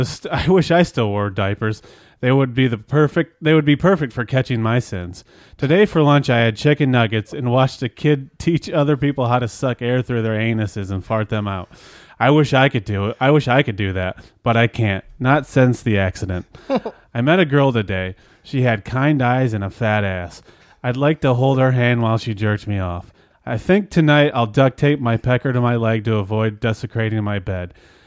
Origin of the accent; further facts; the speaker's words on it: St. Johns, Michigan, United States; I spent some time in my hometown of Taint John's.